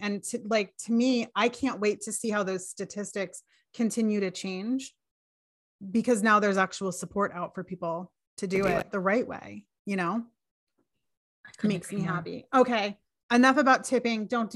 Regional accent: New Jersey, United States; I was so psyched when I saw New Jersey got salon suites, because that's my home state.

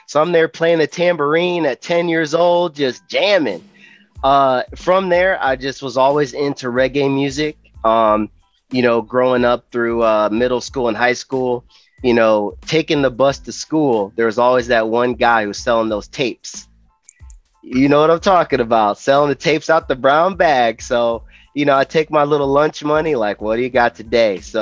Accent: Cleveland, Ohio, United States; I'm originally from Cleveland, but I live out in Tintagony area.

